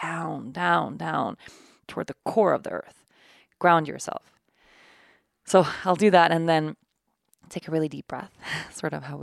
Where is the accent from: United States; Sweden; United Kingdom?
Sweden; Oatly is the original oat milk company developed and perfected in my home country of Sweden.